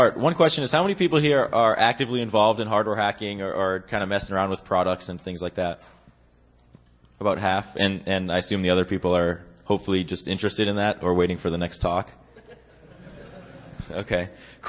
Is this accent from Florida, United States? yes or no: no; Boston, Massachusetts, United States; now in San Diego, United States; I am originally from Boston